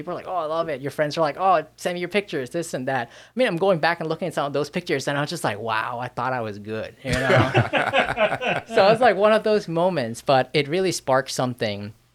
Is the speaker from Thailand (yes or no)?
yes; Thailand; So it's a very weird vibe growing up in Thailand, feeling like I was out in the US, you know?